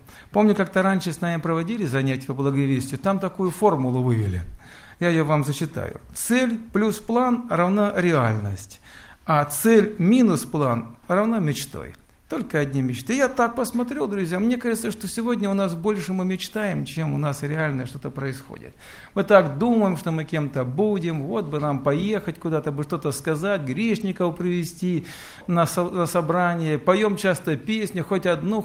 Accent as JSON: {"language": "Russian", "town": "Rostov", "region": "Rostov Oblast", "country": "Russia", "said": "Я из Ростова, уже познакомили меня с вами."}